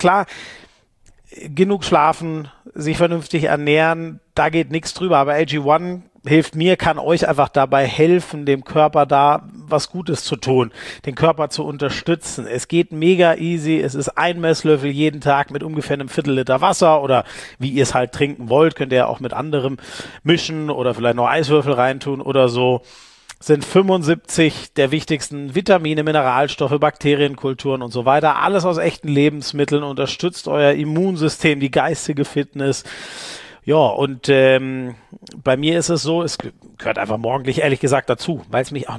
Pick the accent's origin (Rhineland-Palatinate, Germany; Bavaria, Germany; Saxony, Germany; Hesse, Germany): Bavaria, Germany; Munich; ich komme aus München, ja.